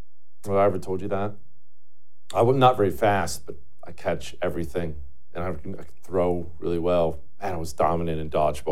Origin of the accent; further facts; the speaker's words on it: United States; Because I'm an American.